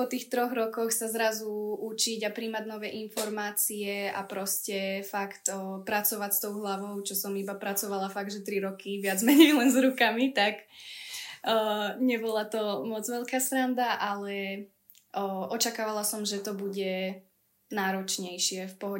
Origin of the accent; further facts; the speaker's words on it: Žiar nad Hronom, Banská Bystrica Region, Slovakia; Potom bolo vlastne kolo, že všetky stredné školy u nás v Žiari, tam som sa tiež umiestnila